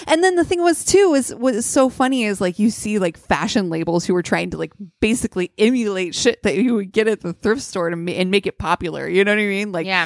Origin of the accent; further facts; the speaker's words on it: Columbus, Ohio, United States; Well, they're a Columbus company, and so I'm, you know, down for my hometown heroes, Hollister too.